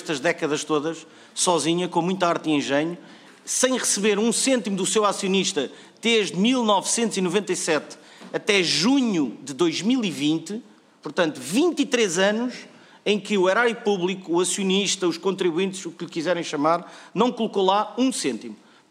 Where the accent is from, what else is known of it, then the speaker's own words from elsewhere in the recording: Portugal; Eu sou português, com muito orgulho.